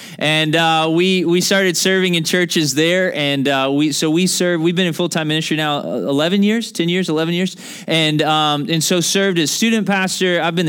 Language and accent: English; Memphis, Tennessee, United States; But yeah, we're from Memphis, Tennessee, which is, well, I was born and raised in Memphis.